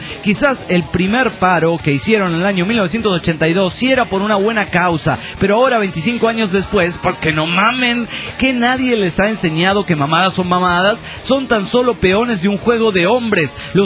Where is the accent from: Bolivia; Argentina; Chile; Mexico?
Mexico; San Luis de la Paz, Guanajuato; No, de San Luis de La Paz, Guanajuato